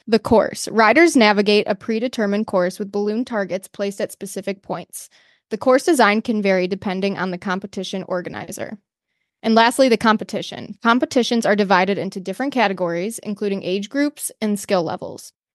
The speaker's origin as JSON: {"language": "English", "town": "White Lake", "region": "Michigan", "country": "United States", "said": "from White Lake, Michigan."}